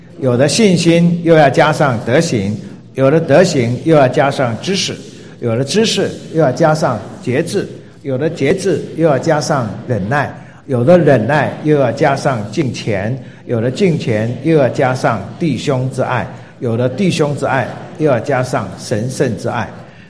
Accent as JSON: {"language": "Chinese", "country": "Taiwan", "said": "我们繁体字版都是直排的，我们台湾人读圣经都是直的读的"}